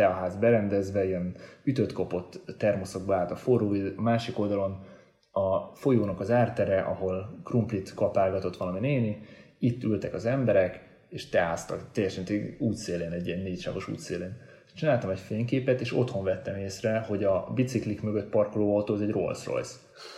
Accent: Hungary; magyaráztam neki, hogy én magyar vagyok.

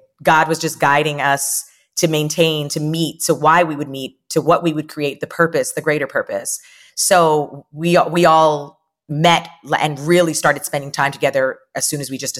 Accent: Canada; having such a rich, supported and celebrated Caribbean heritage growing up in North America or in Canada, where, you know, my parents are immigrants, but everyone around me has an immigrant story. Like, I'm first generation Canadian.

